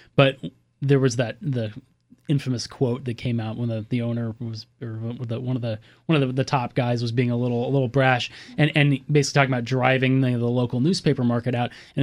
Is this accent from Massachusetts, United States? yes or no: no; California, United States; I'm from the Bay Area and the Bay Area has a ton of teams